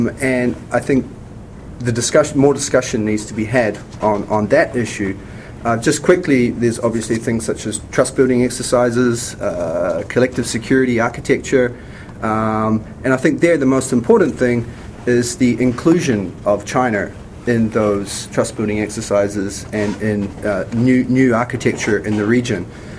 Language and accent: English; New Zealand; accent: New Zealand; I hope you can understand my New Zealand accent. It's a bit different to Australia.